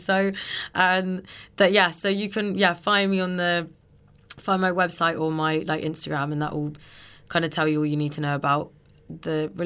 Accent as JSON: {"language": "English", "region": "South West England", "country": "United Kingdom", "said": "I'm from the countryside, so I'm from Wiltshire."}